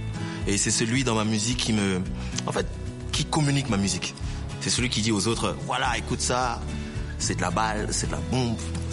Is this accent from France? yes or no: no; Brazzaville, Republic of the Congo; Je viens de Brazzaville, j'ai 35 ans.